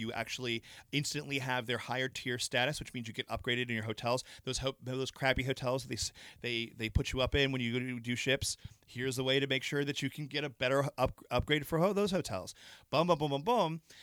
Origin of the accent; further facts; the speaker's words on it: Orlando, Florida, United States; now in Los Angeles, United States; I go to Orlando a lot because Orlando's my hometown.